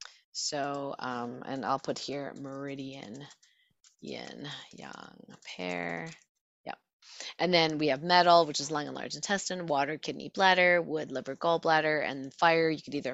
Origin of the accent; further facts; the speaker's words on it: Canada; Yes, I'm Canadian, so we say herbal, not herbal.